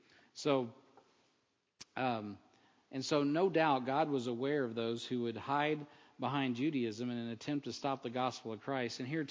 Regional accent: United States; I'm an American. I vote.

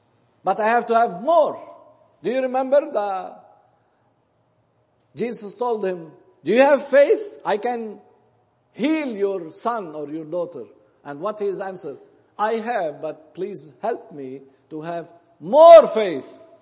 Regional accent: Zahle, Beqaa, Lebanon; English is a second language; And when I called to Zahle again, to my hometown, I knew that there is a big need to a Baptist Bible church. And I'm very pleased that God sent me to my hometown.

